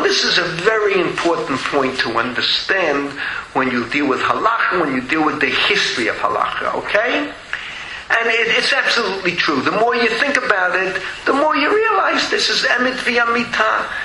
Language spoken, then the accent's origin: English; Russia; moved away; also born or lived in Australia; We grew up in Russia, you know, he looks at us that what we are missing. When I went to Australia